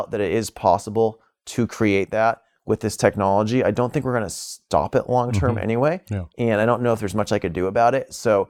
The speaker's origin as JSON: {"language": "English", "country": "United States", "said": "You know, I have places around the United States, but I'm making my stand here. I'm an American."}